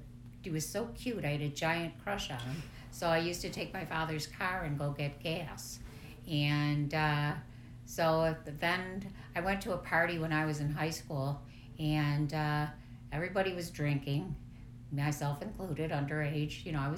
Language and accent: English; Irondequoit, New York, United States; I always lived in Rochester. I grew up in Irondequoit. I went to St. James School, K-8, and then I went to Mercy, and a little time in Nazareth College